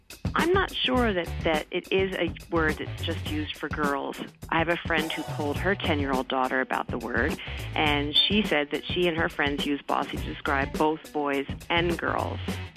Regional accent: Philadelphia, Pennsylvania, United States; I'm from Philadelphia.

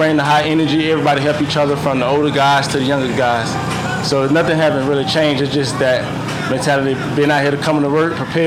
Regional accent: Tampa, Florida, United States; I stay north of Tampa. I'm from Tampa, but I live outside of Tampa.

